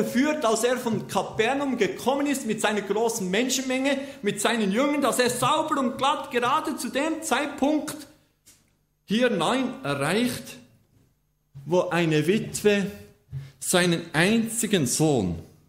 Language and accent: German; Bern, Switzerland; wir sind aus Berner und aus Schweizer, ob in Brasilien oder wo auch immer, mit Jesus Christus unterwegs.